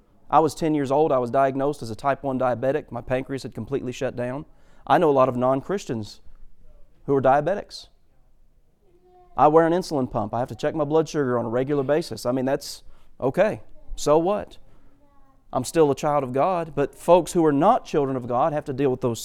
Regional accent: Ohio, United States; My dad served as a deacon in the congregation where I grew up in Ohio.

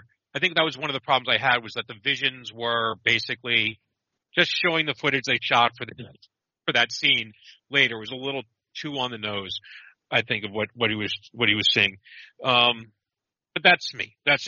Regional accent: Massachusetts, United States; And I'm a Northerner from Massachusetts.

